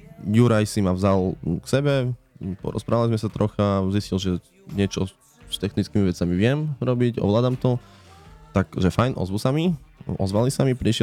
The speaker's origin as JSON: {"language": "Slovak", "town": "Sobrance", "region": "Košice Region", "country": "Slovakia", "said": "Sobrance som malé mestečko na východe Slovenska, ktoré sa nachádza asi 15 km od ukrajinských hraníc, smerom na západ. Máme necelých 6000 obyvateľov"}